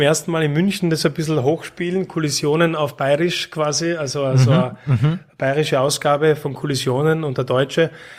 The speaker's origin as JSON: {"language": "German", "town": "Graz", "region": "Styria", "country": "Austria", "tie": "born or raised there", "said": "Ich bin in Graz aufgewachsen."}